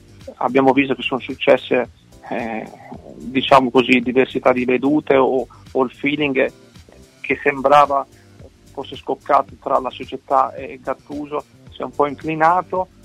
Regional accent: Emilia-Romagna, Italy; io essendo emiliano anche vicino diciamo da dove ho passato l'infanzia

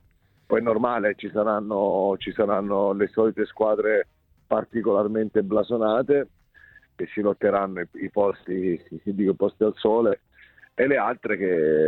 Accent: Pescara, Abruzzo, Italy; born there; perché sono nato a Pescara

